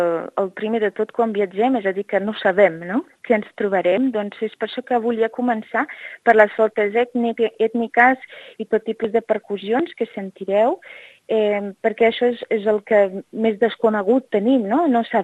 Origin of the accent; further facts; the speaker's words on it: Moja, Catalonia, Spain; és una ocasió ideal d'estrenar al meu poble. Llavors estem encara més emocionats perquè l'estrena serà a Moja